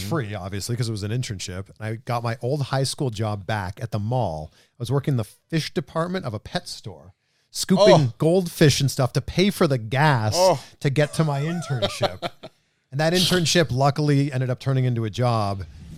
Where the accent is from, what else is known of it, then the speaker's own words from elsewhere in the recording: Pickering, Ontario, Canada; I'm from Canada, just outside of Toronto. I'm from a town called Pickering, Ontario. I went to school in Waterloo, Ontario